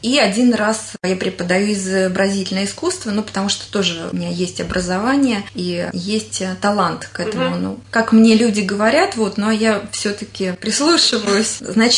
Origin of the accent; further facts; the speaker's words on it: Safonovo, Moscow Oblast, Russia; Родилась я в Раменском районе, в деревне Сафоново. И, в общем-то, я, наверное, коренная жительница. Не в общем-то, а коренная. И безумно люблю свой край и горжусь своим краем.